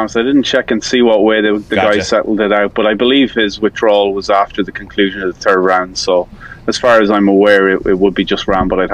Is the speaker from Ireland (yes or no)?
yes; Ireland